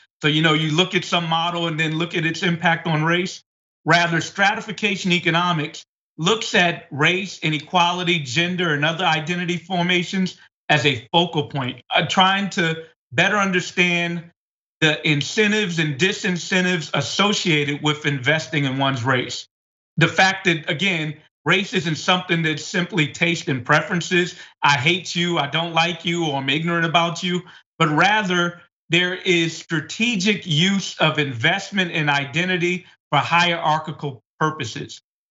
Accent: Bed-Stuy, New York, United States; because I was born and raised in Bed-Stuy.

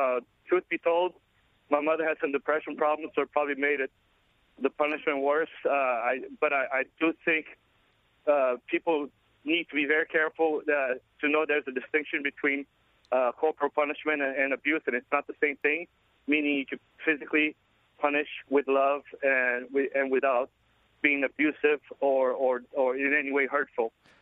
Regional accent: Brazil; my mother was from El Salvador. I grew up in Brazil, actually.

